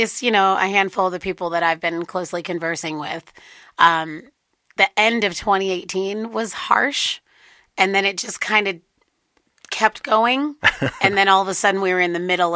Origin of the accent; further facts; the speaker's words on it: Bay City, Michigan, United States; moved away as an adult; also born or lived in Flint; now in Denver, United States; I grew up in Bay City my whole life and lived there up until about 2 years ago when I moved out here to Denver.